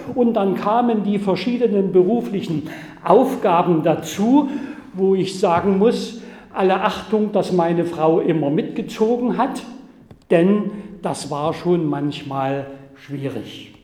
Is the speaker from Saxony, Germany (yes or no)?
yes; Saxony, Germany; Ich bin Sachse, genauer gesagt Oberlausitzer, in der Nähe von Herrnhut geboren und lebe seitdem, wie Sie sehen, ein langes Leben schon in Sachsen